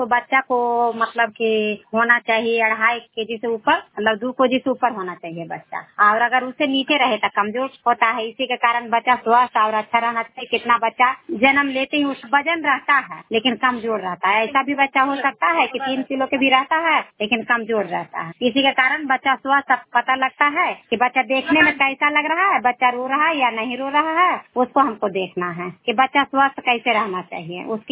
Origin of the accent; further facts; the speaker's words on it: Bihar, India; मैं नालंदा नालंदा डिस्ट्रिक्ट के रहने वाली हूँ।